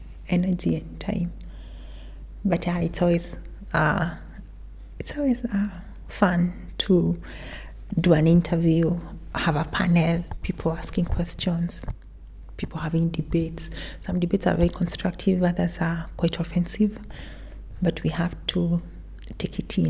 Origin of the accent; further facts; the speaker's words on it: Kenya; I'm Kenyan.